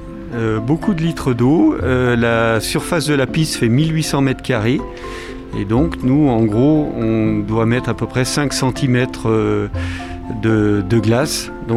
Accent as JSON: {"language": "French", "town": "Chamonix", "region": "Auvergne-Rhône-Alpes", "country": "France", "tie": "born or raised there", "said": "Je suis originaire de Chamonix. J'ai toujours vécu à Chamonix."}